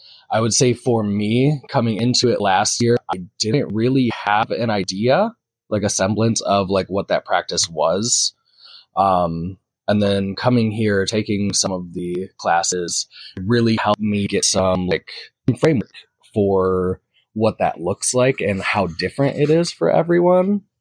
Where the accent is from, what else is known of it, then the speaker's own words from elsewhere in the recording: Michigan, United States; I am kind of a being adjacent person, primarily. I am from Michigan.